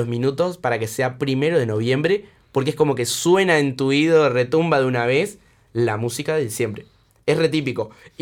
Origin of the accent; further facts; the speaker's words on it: Venezuela; Yo digo, sí soy venezolano, pero sí soy atípico.